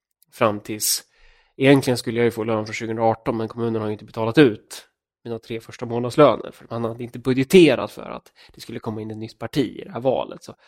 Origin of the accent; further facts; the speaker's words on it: Örebro, Örebro County, Sweden; Jag är uppvuxen i svensk medelklass i Adolfsberg i Örebro.